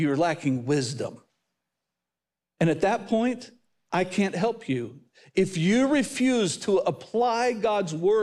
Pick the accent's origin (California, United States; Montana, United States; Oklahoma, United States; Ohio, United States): Oklahoma, United States; growing up in Oklahoma, what you do when you need to strip a wire is you just put it in your mouth.